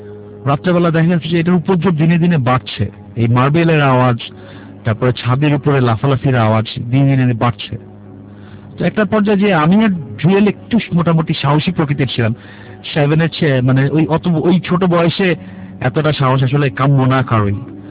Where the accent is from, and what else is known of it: Dhaka, Dhaka Division, Bangladesh; born or raised there